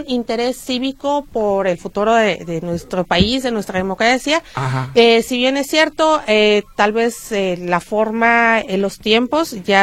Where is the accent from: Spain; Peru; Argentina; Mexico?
Mexico; acreditar nuestra identidad como ciudadanos mexicanos que somos.